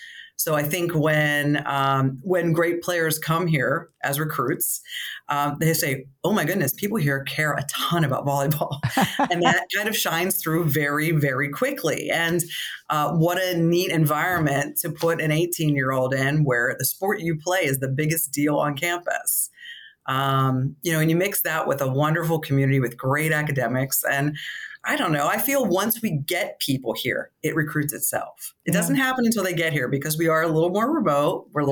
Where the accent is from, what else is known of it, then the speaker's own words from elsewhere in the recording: Johnstown, Pennsylvania, United States; So Pittsburgh, I'm from Johnstown.